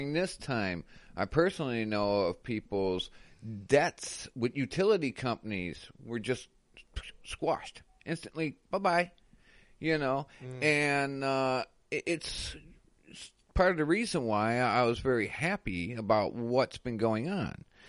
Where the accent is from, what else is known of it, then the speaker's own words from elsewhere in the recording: United States; As an American, okay